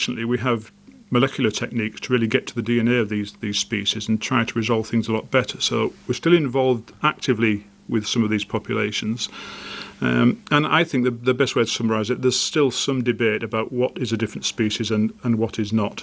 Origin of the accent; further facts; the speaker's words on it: England, United Kingdom; I'm an Englishman